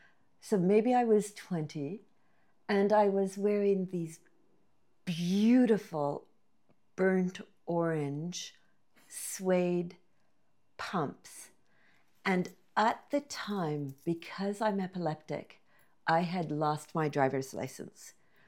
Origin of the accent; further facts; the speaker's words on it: Ottawa, Ontario, Canada; my hometown, which is Ottawa. And Ottawa had been, you know, a sleepy civil service town.